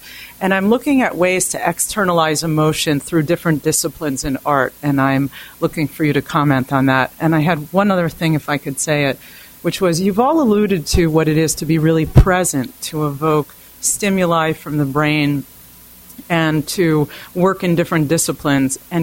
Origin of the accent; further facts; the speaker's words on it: Chicago, Illinois, United States; from Chicago. I'm visiting and delighted to be part of this program.